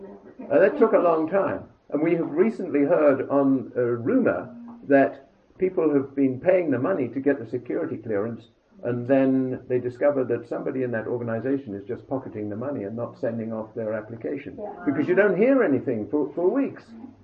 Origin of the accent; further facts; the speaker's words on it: Canada; As a Canadian, the world's greatest insurance country